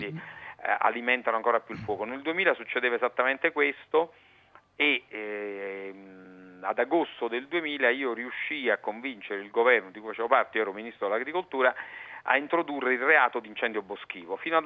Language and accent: Italian; Salerno, Campania, Italy; Io sono di Salerno, poi sono stato eletto a Napoli